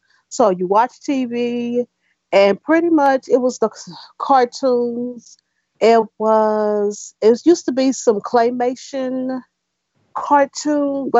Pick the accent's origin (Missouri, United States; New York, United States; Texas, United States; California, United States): Texas, United States; Dallas; Pretty much, I grew up in Dallas, where I live now, pretty much in the same house that I live in.